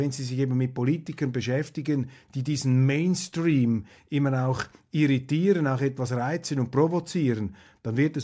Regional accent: Switzerland; aber als Schweizer sind wir machtlos.

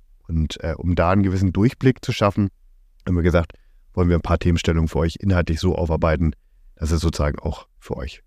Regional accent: Northern Germany, Germany; now in Berlin, Germany; ich komme ursprünglich aus dem Norden Deutschlands von einer kleinen Genossenschaftsbank, habe dort auch meine Ausbildung gemacht

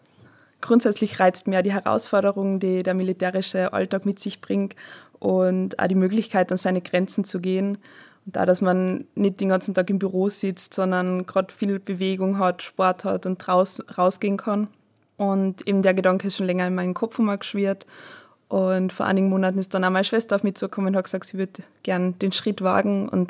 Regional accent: Tyrol, Austria; ich bin 24 Jahre alt und ich komme aus Osttirol.

